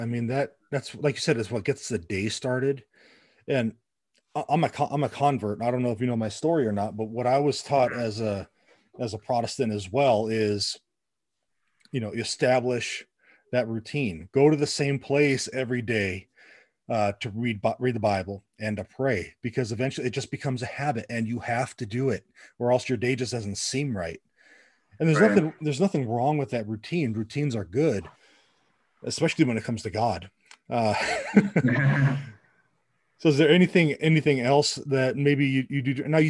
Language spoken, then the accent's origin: English; Los Angeles, California, United States; I grew up in the Los Angeles area.